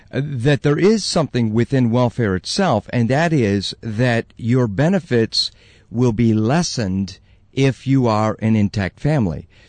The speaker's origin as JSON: {"language": "English", "town": "Chicago", "region": "Illinois", "country": "United States", "said": "I'm from Chicago, and one of the worst areas of the whole city."}